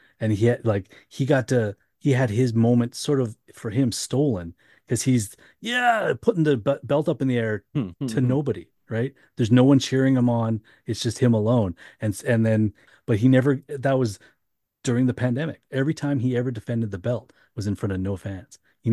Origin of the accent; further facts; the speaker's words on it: Canada; As a Canadian hockey fan